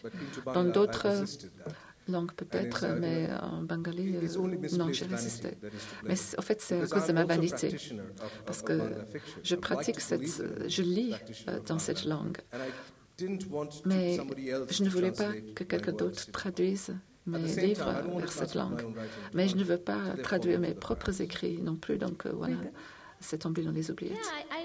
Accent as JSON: {"language": "French", "country": "Malaysia", "said": "je suis malais, parce que je viens de la Malaisie."}